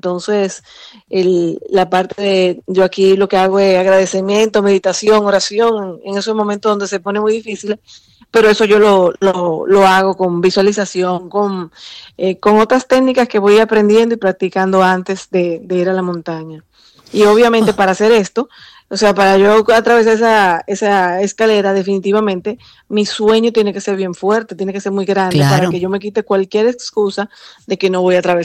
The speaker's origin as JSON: {"language": "Spanish", "country": "Dominican Republic", "said": "en toda la que hago soy primera dominicana"}